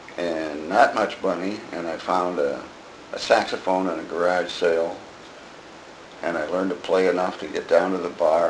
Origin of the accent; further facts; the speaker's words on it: Detroit, Michigan, United States; I'm from Detroit, and back in that time, we're looking at around 1960, 61, too, in that area.